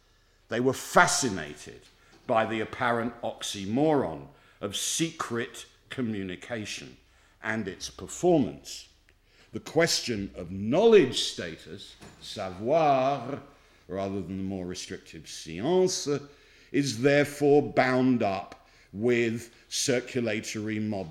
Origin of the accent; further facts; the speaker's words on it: England, United Kingdom; but I'm English, what do I know?